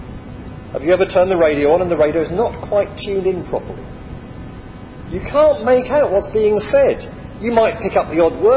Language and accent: English; England, United Kingdom; Well, of course, I'm not a foreigner. I'm English. They're the foreigners.